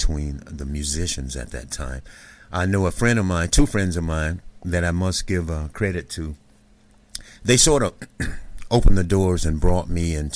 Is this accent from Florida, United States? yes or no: yes; Pensacola, Florida, United States; You know, I grew up in that era, man, and I came from Pensacola, Florida. We only had like two stations